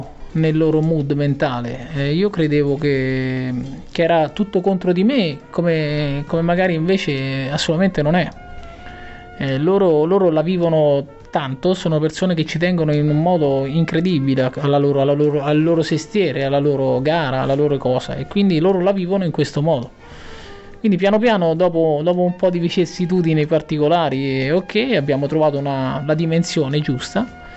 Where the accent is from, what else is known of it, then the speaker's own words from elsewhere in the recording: Foligno, Umbria, Italy; born there; io essendo nato a Foligno, avendo sempre corso qua